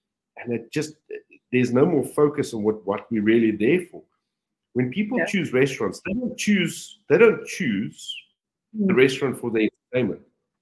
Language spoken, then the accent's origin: English; South Africa; now in Dubai, United Arab Emirates; When I got to Dubai, I came from I'm from South Africa.